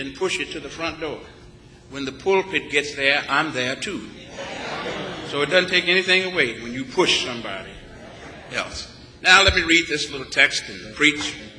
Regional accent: Corpus Christi, Texas, United States; born there; I was born in Corpus Christi.

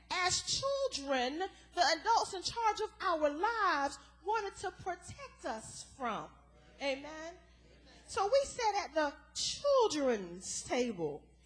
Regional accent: Atlanta, Georgia, United States; y'all know I'm from Atlanta, amen.

